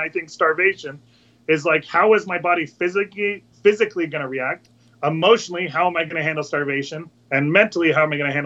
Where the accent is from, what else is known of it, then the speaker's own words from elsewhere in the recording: Montana, United States; born there; Well, I was born in Montana, named after him.